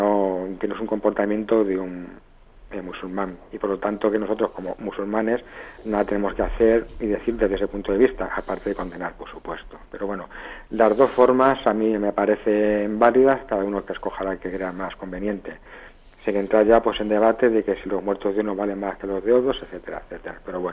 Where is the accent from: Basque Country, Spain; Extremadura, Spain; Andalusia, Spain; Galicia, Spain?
Extremadura, Spain; Siguiendo en Extremadura, mi tierra